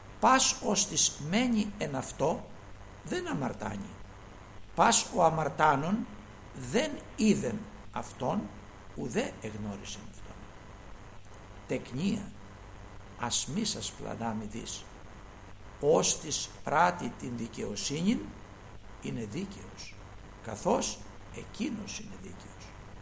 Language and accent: Greek; Greece; εμείς είμαστε Έλληνες, δόξα στον Θεό.